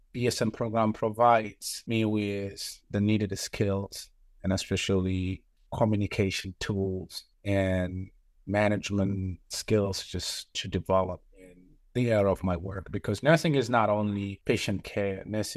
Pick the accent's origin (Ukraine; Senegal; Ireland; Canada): Senegal; now in United States; I'm originally from Senegal